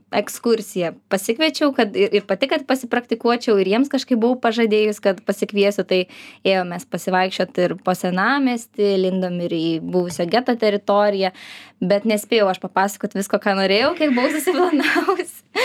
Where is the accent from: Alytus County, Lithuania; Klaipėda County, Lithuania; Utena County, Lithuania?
Klaipėda County, Lithuania; Kretinga; moved away as an adult; now in Vilnius, Lithuania; Aš esu iš Kretingos. Aš 18 metų gyvenau tam pačiam name Kretingoje ir iš karto mokyklos atvažiavau į Vilnių.